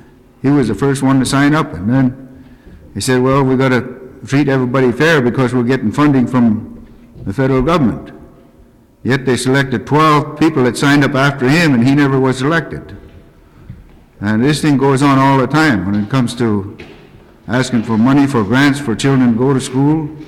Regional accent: Alaska, United States; Now, I was raised up on the Yukon, and I enrolled to the town of Beaver.

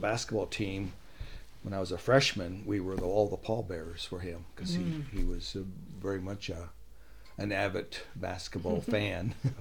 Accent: Nenana, Alaska, United States; my hometown where I was raised, Nenana, in the early 50s

